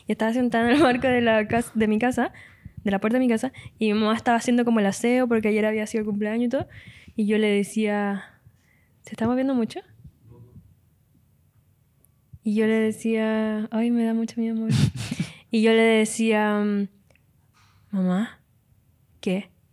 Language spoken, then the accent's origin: Spanish; Santiago, Santiago Metropolitan, Chile; born there; No, de hecho soy falsa de región. Porque nací en Santiago.